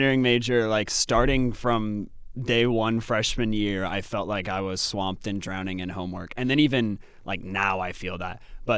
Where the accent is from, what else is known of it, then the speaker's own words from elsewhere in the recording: Louisville, Kentucky, United States; I'm from Louisville, Kentucky. I'm a pastor's kid.